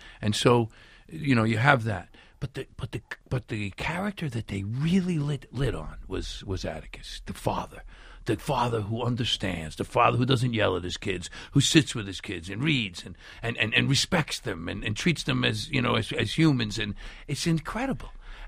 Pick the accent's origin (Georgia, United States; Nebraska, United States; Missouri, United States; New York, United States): New York, United States; Brooklyn; Well, I come from Brooklyn. I can't help that.